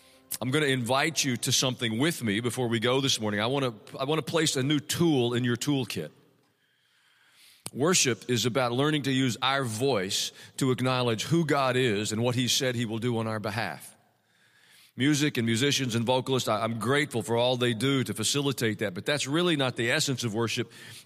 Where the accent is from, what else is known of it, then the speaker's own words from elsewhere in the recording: Tennessee, United States; I grew up around here in Middle Tennessee, and I played basketball at Riverdale 100 years ago, back when dinosaurs still roamed along Stones River.